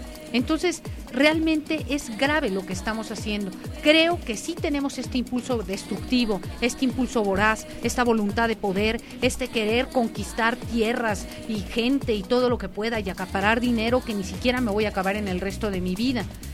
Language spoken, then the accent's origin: Spanish; Mexico; y soy absolutamente mexicana